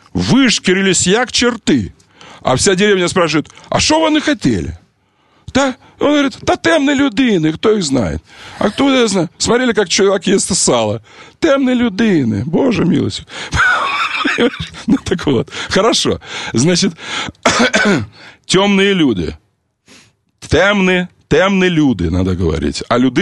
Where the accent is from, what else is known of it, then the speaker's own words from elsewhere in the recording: Kharkiv, Kharkiv Oblast, Ukraine; А я вам скажу, харьковчанин, не учите меня украинскому. Я его не знаю. Я учил его от своих родственников.